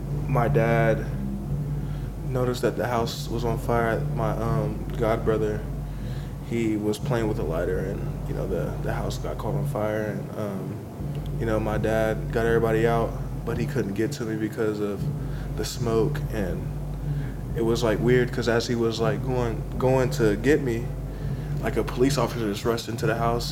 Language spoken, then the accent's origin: English; Hamilton, Ohio, United States; Yeah, I was born in Hamilton. I'm from Hamilton, Ohio.